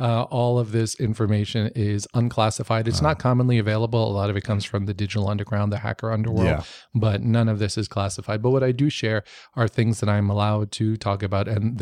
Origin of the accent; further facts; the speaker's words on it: New York, United States; I grew up in New York. I watched all the New York City police officers